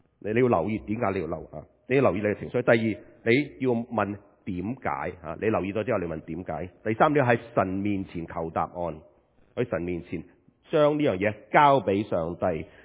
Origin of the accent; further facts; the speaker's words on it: China; 对我哋中国人嚟讲一个相当之好嘅意思